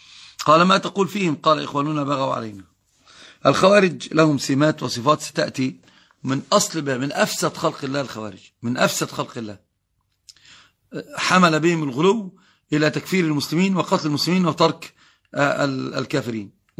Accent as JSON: {"language": "Arabic", "country": "Algeria", "said": "هل يجوز لها أن تواصل في الجنائز عندنا في الجزائر"}